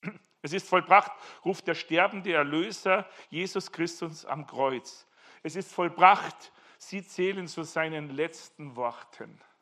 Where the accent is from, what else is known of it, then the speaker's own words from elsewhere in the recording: Bad Reichenhall, Bavaria, Germany; born there; ganz in der Nähe meiner Geburtsstadt Bad Reichenhall.